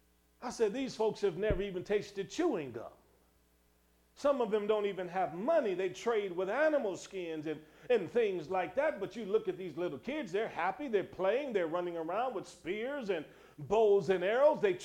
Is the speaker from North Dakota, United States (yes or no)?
no; Cleveland, Ohio, United States; But I've watched myself growing up in Cleveland, Ohio.